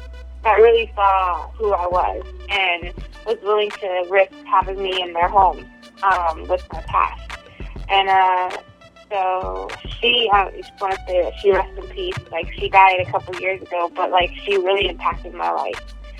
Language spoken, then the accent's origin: English; California, United States; also born or lived in New York; Well, I was born in Nueva York, which is New York, and my father was in the military, so we moved to California. So I was practically raised in California